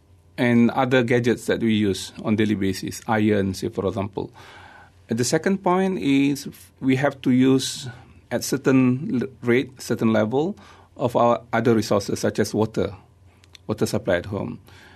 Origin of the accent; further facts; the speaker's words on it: Negeri Sembilan, Malaysia; I'm very grateful because I'm from Negeri Sembilan personally.